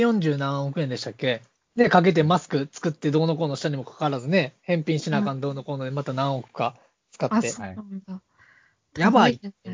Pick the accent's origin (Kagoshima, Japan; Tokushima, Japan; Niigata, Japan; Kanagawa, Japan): Kanagawa, Japan; Yokosuka; あ、うわ、でも、横須賀市ですね。